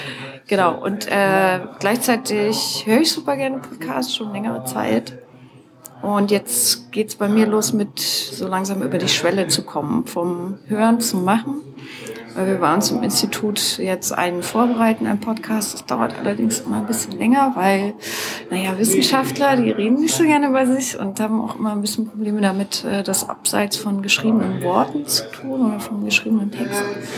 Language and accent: German; Hamburg, Germany; ich komme aus Hamburg, bin dort wissenschaftliche Mitarbeiterin am Hans-Bredow-Institut